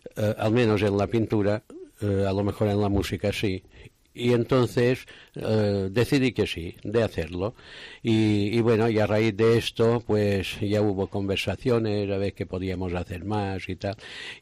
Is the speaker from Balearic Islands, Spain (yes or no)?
yes; Balearic Islands, Spain; Expongo algunas veces también en mi tierra, en Mallorca.